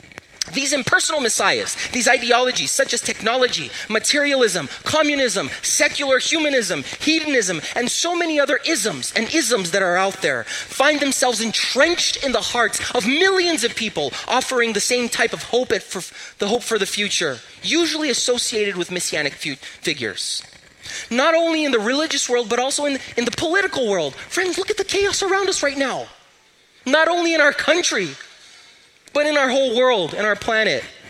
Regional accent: Brazil; I come from Brazil. Still a developing country.

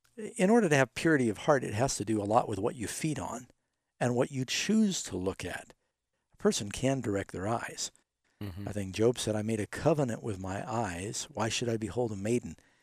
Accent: New York City, New York, United States; I grew up in New York City, and we had a very strong ultra-Orthodox Jewish community there in Brooklyn

